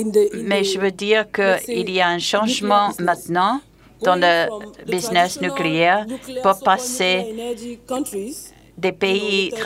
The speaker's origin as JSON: {"language": "French", "country": "Cameroon", "said": "Je viens du Cameroun. Une femme africaine ici devant vous"}